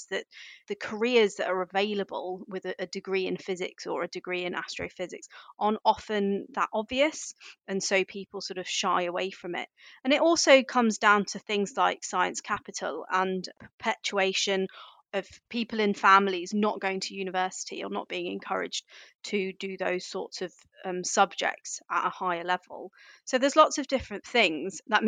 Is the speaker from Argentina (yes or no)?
no; United Kingdom; being a British Indian person wanting to be in the space industry, my family just didn't really understand my career choices.